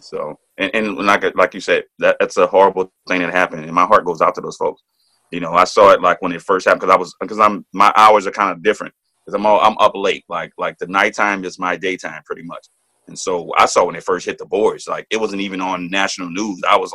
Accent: Louisiana, United States; You see, you know, out here in my home state, Louisiana, churches being burned.

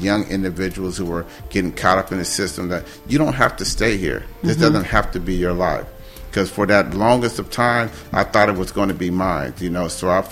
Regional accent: San Diego, California, United States; I grew up here in Southeast San Diego.

